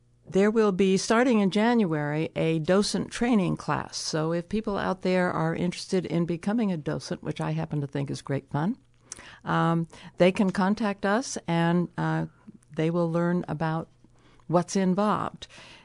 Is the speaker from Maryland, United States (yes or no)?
no; Massachusetts, United States; Central Massachusetts.